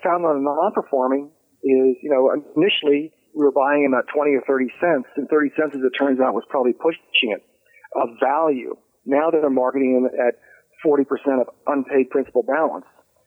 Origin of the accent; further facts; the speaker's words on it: Bridgetown, Ohio, United States; Like Joe and you are in Cincinnati and I grew up in Bridgetown, if you know where that is.